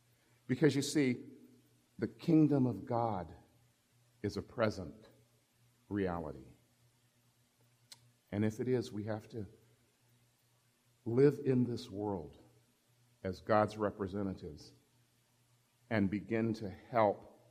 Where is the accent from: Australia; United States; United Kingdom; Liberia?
Liberia; born there; I was born in Liberia of American parents, so I was entitled to U.S. citizenship.